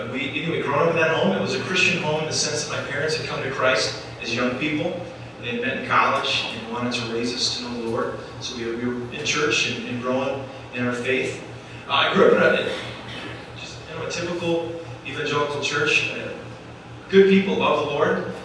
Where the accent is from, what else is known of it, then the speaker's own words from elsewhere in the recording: Michigan, United States; And I'm from Michigan, so I didn't know this part of the country too well.